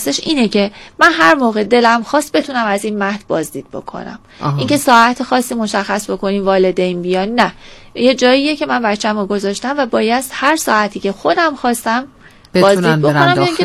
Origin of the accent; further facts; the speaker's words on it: Iran; first language Azerbaijani; Persian is a second language; من خودم آذری زبان هستم، تا 7 سالگی از طریق رادیو تلویزیون در واقع فارسی رو یاد گرفتم و کامل یاد گرفتم، معمولا خب بدون لهجه صحبت میکنم.